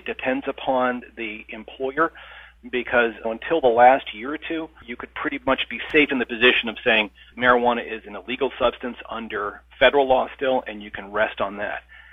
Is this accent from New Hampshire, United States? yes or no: yes; New Hampshire, United States; So as a result, many states, including my home state of New Hampshire, unemployment is hovering around 2.1%.